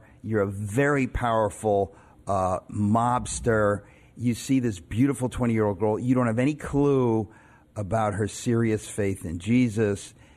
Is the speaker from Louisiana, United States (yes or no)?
no; New York, United States; And like most New Yorkers, if I can say, since I grew up in New York